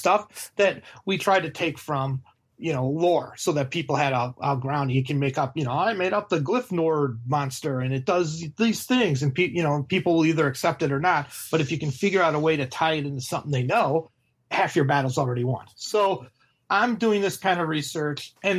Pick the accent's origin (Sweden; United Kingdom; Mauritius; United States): United States; Chicago, Illinois; like I said, I'm from Chicago.